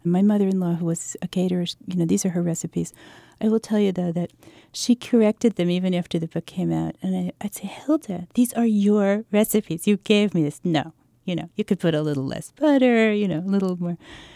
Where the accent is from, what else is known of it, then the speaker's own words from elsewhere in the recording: New York, United States; also born or lived in Montgomery, Alabama; I was born in Montgomery. My mother's family was from the South, but I grew up in New York, so there's both influences there.